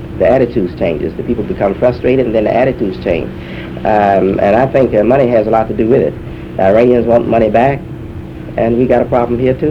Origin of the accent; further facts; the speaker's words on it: United States; Now, I have, as any American would be, I've been very much burdened by that situation.